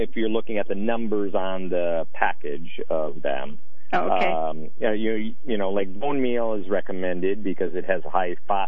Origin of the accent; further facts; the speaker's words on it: Midwest, United States; I grew up in the Midwest where there's moderately fertile soils.